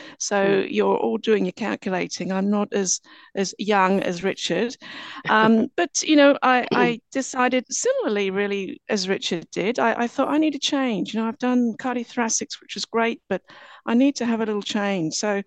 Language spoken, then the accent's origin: English; England, United Kingdom; moved away as an adult; I'm English, and … I came out, I did my nurse training in England, and actually ventured out to Australia when I was in my 20s